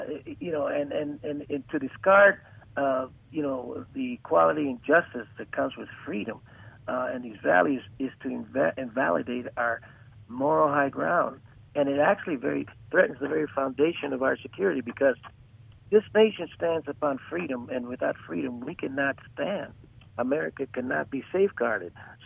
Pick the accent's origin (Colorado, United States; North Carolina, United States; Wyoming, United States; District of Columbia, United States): District of Columbia, United States; Washington; And, of course, my hometown, D.C.